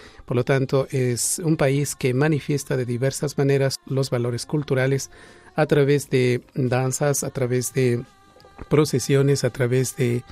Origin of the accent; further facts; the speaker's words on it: Ecuador; la Iglesia en mi país. Los sitios sagrados o los sitios religiosos católicos que más atrae a la población ecuatoriana, evidentemente, son los marianos.